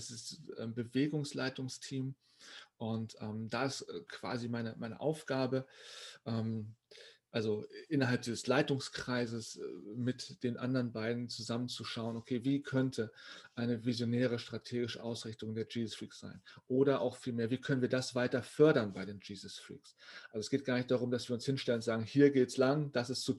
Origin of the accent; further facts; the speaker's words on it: Celle, Lower Saxony, Germany; Meine Fototapete steht in Bergen bei Celle. Ich sage immer, ich komme aus Celle, weil meistens kennen die Leute Bergen dann nicht.